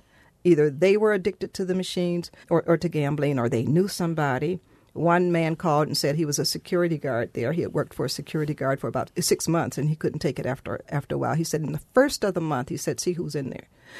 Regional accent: Detroit, Michigan, United States; But what about the three big casinos in Detroit? I mean, this is my hometown.

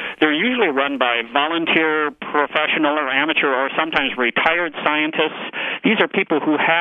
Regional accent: Wisconsin, United States; Now, I'm from Sauk County, and we have things like the Youth Environmental Project

